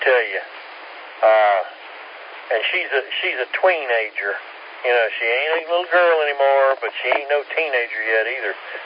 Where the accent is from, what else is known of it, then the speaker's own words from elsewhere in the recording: Kentucky, United States; Down home Kentucky hillbilly, that's all.